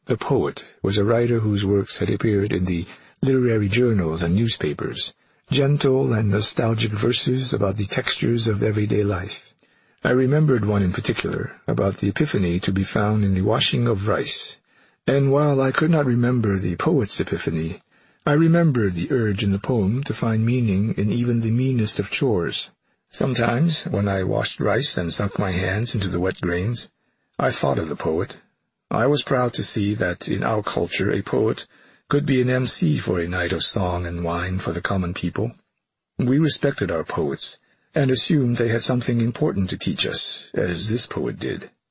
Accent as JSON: {"language": "English", "town": "Buon Ma Thuot", "region": "Đắk Lắk", "country": "Vietnam", "tie": "born or raised there", "second_language": "English", "said": "But I had gotten off at Ban Ne Thuat, my hometown, hilltown, town of red earth, highland country of the finest coffee beans, land of booming waterfalls"}